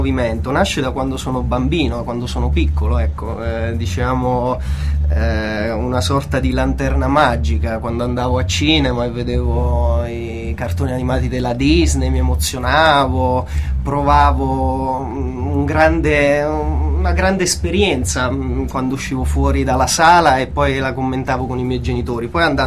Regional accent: Molise, Italy; E innanzitutto sono molisano

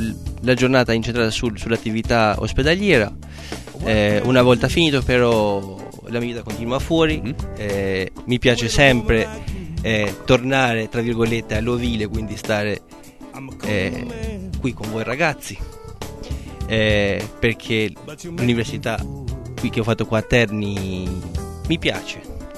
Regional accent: Shkodër, Shkodër County, Albania; sono albanese, vengo da Scutari, è una città a nord-ovest dell'Albania, col fine col Montenegro, da sul mare

